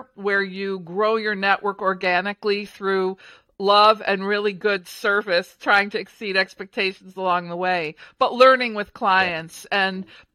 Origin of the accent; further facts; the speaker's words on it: Detroit, Michigan, United States; And then I grew up outside of Detroit. So of course it was Motown through my DNA.